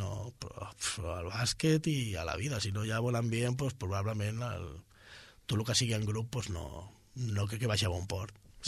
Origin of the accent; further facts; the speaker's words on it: Gavà, Catalonia, Spain; Jo ja et dic, com soc de Gavà, també arribo una miqueta abans